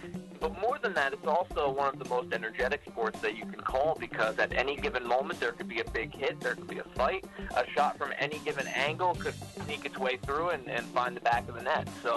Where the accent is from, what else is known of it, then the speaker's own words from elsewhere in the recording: New York, United States; So I came out here from the East Coast. I'm a New Yorker. I wear that on my sleeve.